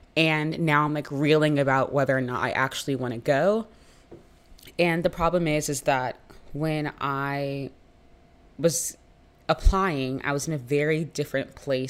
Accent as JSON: {"language": "English", "town": "Jacksonville", "region": "Florida", "country": "United States", "said": "And I'm from Jacksonville, Florida. So it's already like a very racially segregated town, low key."}